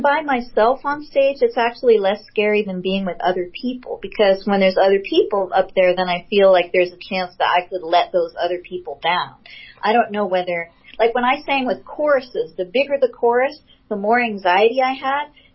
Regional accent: Los Angeles, California, United States; I grew up like in West LA, like near UCLA.

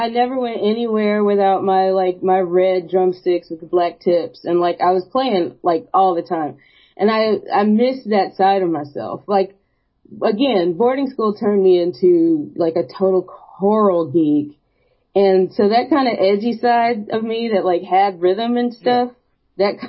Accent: Athens, Georgia, United States; They were doing a special concert in my hometown in Athens, and my mom took me to that show

